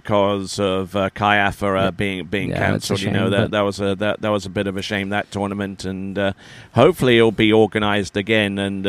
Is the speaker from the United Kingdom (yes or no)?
yes; England, United Kingdom; we're English. We do that, you know.